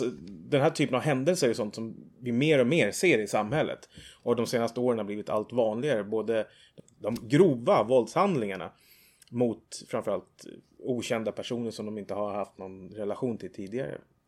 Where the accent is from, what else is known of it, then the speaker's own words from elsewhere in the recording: Nynäshamn, Stockholm County, Sweden; jag kommer från Nynäshamn.